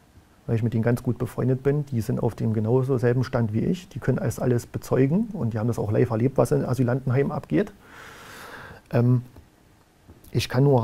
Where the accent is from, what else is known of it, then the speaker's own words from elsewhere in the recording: Germany; Ich bin stolz, dass ich eine deutsche Kultur habe. Ich möchte meine Kultur, mein Herkunftsland, nicht mit Füßen treten